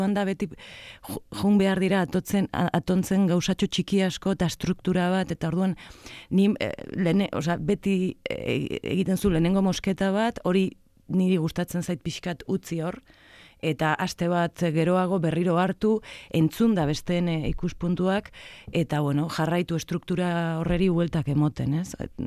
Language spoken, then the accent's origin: Basque; Vitoria-Gasteiz, Basque Country, Spain; also born or lived in Bilbao; ni Bilbon jaioa naiz, baina hasi txikitan eta nerabe garaia Gasteizen bizi izan nintzen, ez? Orduan arabatarra ere pixkat sentitzen naiz, o gasteiztarra behintzat.